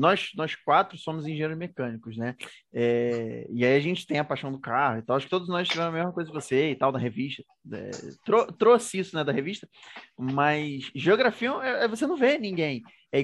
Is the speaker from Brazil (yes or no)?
yes; Rio de Janeiro, Brazil; Nós somos cariocas, eu e Antônio somos cariocas.